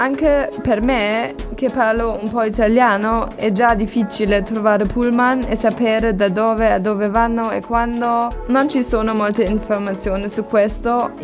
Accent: Göttingen, Lower Saxony, Germany; Italian is a second language; now in Cagliari, Italy; Göttingen di Germania.

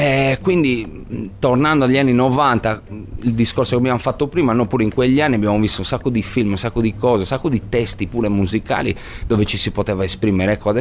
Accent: Sardinia, Italy; non ci crede nessuno che siamo sardi, a parte quando sentono parlare me, ovviamente

